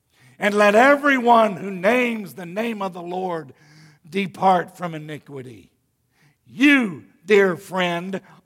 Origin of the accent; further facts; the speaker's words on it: Rockford, Illinois, United States; You know, we used to sing a little song growing up in Rockford, Illinois.